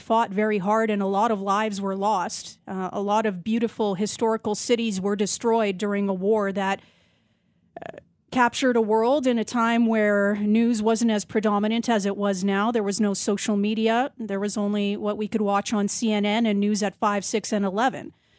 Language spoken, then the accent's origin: English; Canada; And just as a Canadian Croatian, I am so proud